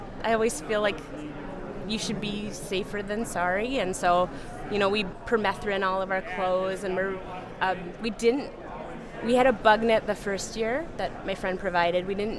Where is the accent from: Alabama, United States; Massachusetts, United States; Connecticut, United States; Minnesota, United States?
Minnesota, United States; Roseville; I'm from Roseville, Minnesota.